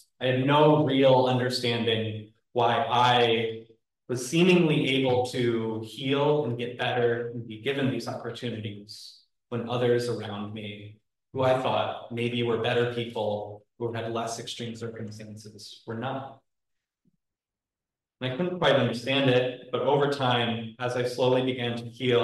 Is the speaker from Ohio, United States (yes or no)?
no; Madison, Wisconsin, United States; Was born and raised in Madison, Wisconsin, attending Madison Mennonite Church. Our urban congregation shared space with a local UCC church, and growing up, our congregation represented what most of my understanding was of community.